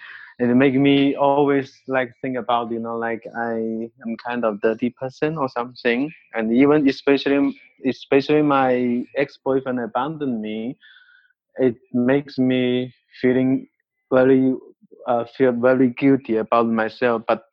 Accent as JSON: {"language": "English", "country": "China", "second_language": "English", "moved": "as an adult", "lives_now": "Canada", "said": "I was from China and in 2019, and before I went for a registered marriage with my ex-boyfriend in Chile"}